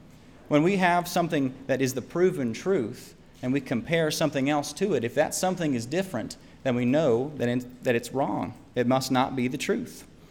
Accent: Nashville, Tennessee, United States; in case you don't know me, and I am from Nashville, Tennessee.

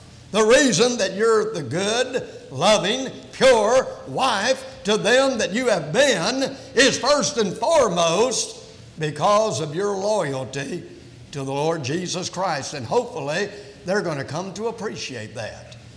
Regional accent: Houston, Texas, United States; Of course, you know, we was raised in Houston.

